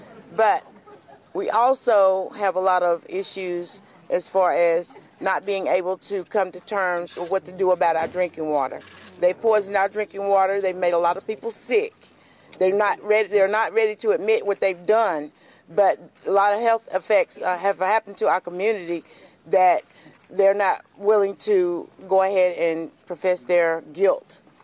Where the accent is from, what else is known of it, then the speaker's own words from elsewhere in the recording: Walnut Cove, North Carolina, United States; I'm from the Walnut Cove community. I am one of those that live here and have lived here for over 40 years